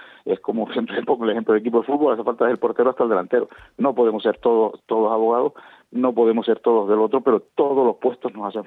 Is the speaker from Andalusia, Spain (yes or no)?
no; Canary Islands, Spain; Ya hoy viajamos hacia Fuerteventura, la verdad que deseando llegar a mi tierrita.